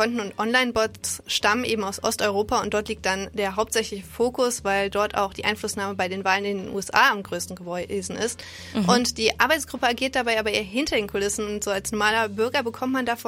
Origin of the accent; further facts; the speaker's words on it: Bonn, North Rhine-Westphalia, Germany; als Bonner hat man es dafür noch nicht mehr sonderlich weit